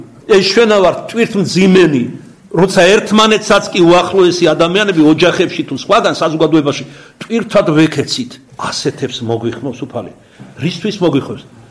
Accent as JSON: {"language": "Georgian", "region": "Kartli", "country": "Georgia", "said": "მაპატეთ ქართლელი ვარ, ჩემს ქართლელობას, ტეტიაობას მიაწერეთ."}